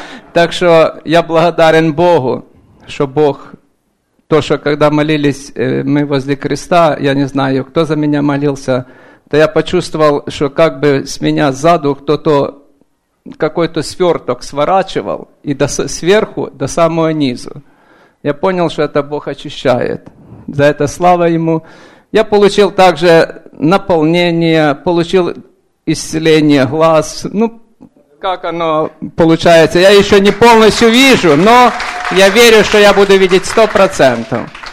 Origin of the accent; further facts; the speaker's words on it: Keizer, Oregon, United States; я из Орегона, город Кайзер.